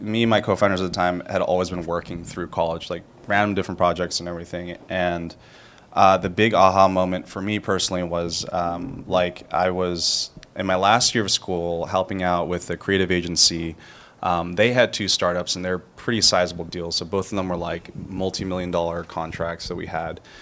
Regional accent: California, United States; So I grew up in California in a pretty small college town.

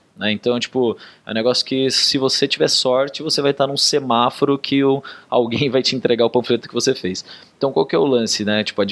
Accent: Campo Grande, Mato Grosso do Sul, Brazil; now in São Paulo, Brazil; Eu não sou daqui de São Paulo, sou de Campo Grande, do Mato Grosso do Sul. Eu me mudei para Londrina, no Paraná, para trabalhar com UX especificamente

